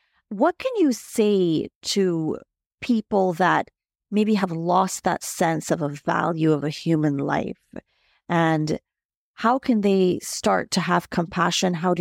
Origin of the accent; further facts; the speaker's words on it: Barbados; I am from Barbados and we have a female prime minister